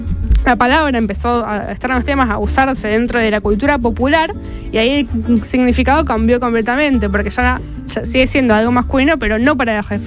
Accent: Argentina; Sí, nuestro lunfardo, nuestra manera de hablar, nuestro dialecto, palabras que usamos todos los días

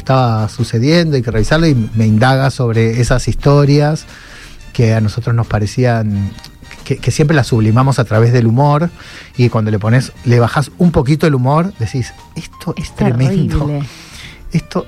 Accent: Gálvez, Santa Fe, Argentina; now in Rosario, Argentina; cómo yo me vine de Galvez a Rosario

